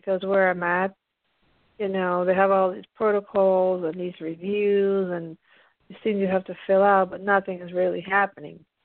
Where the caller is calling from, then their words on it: Pennsylvania, United States; I'm calling in from the East Coast from Pennsylvania.